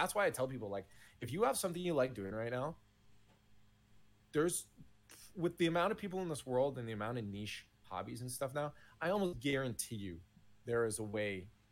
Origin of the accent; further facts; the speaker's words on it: Canada; So I had that big issue because I'm Canadian.